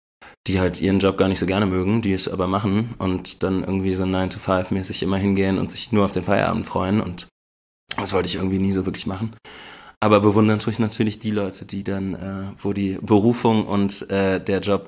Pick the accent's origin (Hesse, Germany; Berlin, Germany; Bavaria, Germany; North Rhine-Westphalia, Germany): Berlin, Germany; Ich komme eigentlich aus Berlin, bin da geboren und aufgewachsen und dann habe ich diverse Dinge getan in meinem Leben und als letztes, bevor ich nach Memmingen gegangen bin, Schauspiel studiert in Ludwigsburg, in der Nähe von Stuttgart.